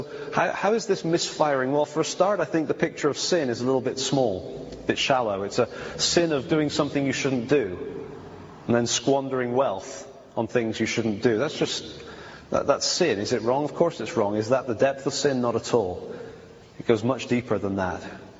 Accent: England, United Kingdom; I am actually British, by the way. I haven't clarified that. You may not think so with my accent, but I am English.

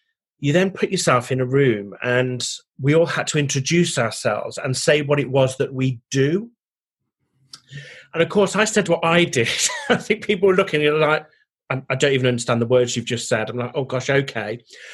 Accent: England, United Kingdom; now in South of England, United Kingdom; I'm originally from the Midlands, although I've lived down south for over 20 years now, so I can class myself as a southerner.

